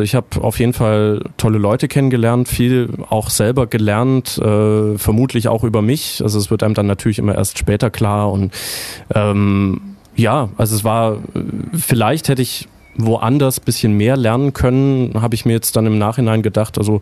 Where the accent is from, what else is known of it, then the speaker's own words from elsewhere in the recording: Neu-Ulm, Bavaria, Germany; ich bin wirklich in Neu-Ulm aufgewachsen, habe da am Lessing-Gymnasium Abi gemacht